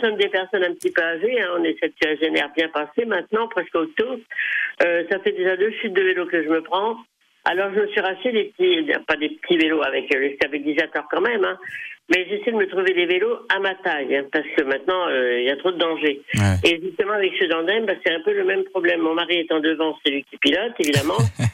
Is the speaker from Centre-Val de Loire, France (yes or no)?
yes; Fondettes, Centre-Val de Loire, France; Non, on est de Fondette, mais c'est tout à fait ça.